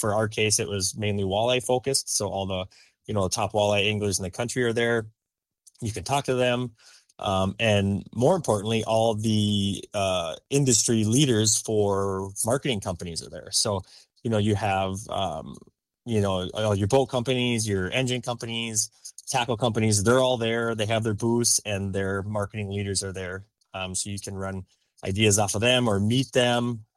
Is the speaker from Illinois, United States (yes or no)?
no; Moorhead, Minnesota, United States; We grew up fishing the small lakes of Minnesota. I grew up in Moorhead, just across the river from Fargo.